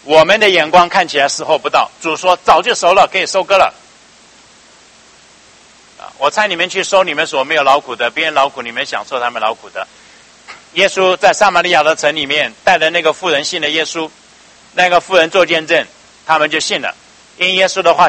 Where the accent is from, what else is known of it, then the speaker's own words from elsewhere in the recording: United States; 一看我是美国的 American